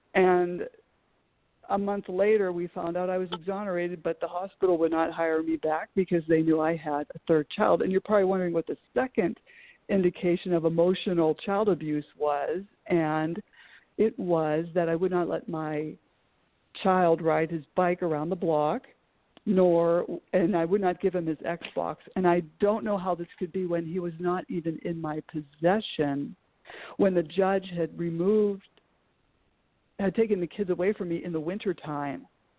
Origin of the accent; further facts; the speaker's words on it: Pennsylvania, United States; Pennsylvania? I'm from Pennsylvania.